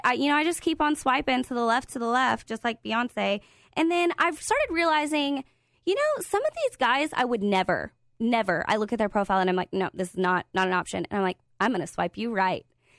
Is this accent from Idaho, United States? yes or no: no; Fort Worth, Texas, United States; I just said, hey, I'm from Fort Worth.